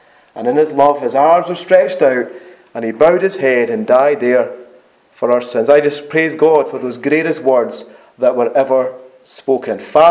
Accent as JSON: {"language": "English", "town": "Dundee", "region": "Scotland", "country": "United Kingdom", "tie": "born there", "said": "I was born in Dundee. I had no control over that."}